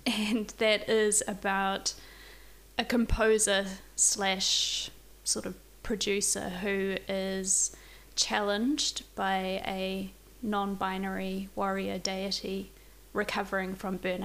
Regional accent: Waikato, New Zealand; also born or lived in Tokoroa / Wellington / Auckland; I was born in Tokoroa. And was raised in the Waikato, and have lived mostly in the Wellington region, with a sort of 5-year stint in Auckland

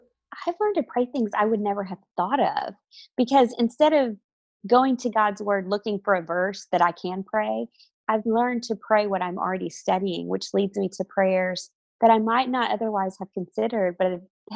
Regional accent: Oklahoma, United States; also born or lived in Missouri / Alabama / Georgia; But I grew up in the Midwest, actually in Oklahoma. And I went to college in Missouri and then ended up meeting my husband and moving to Alabama.

